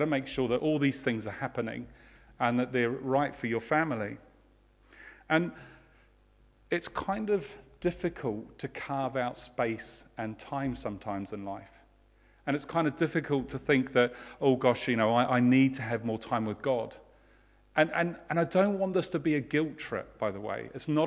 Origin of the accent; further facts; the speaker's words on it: New Zealand; I come from New Zealand. That's an empty place, right?